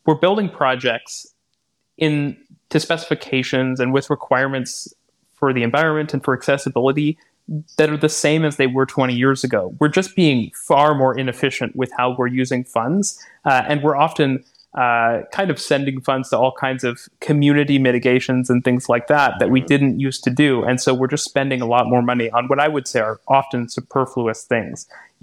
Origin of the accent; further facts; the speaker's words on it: Vancouver, British Columbia, Canada; where I grew up in Vancouver, we never had a debate about this.